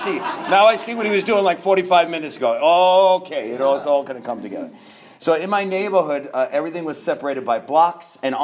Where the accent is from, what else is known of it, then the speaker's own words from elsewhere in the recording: New York, United States; now in Florida, United States; We are here from Florida. I am originally from New York